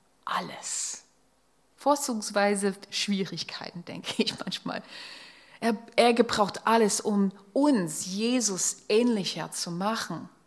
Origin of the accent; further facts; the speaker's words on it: Pennsylvania, United States; einen Anruf aus Pennsylvania, wo ich herkomme, von meinem Vater bekommen.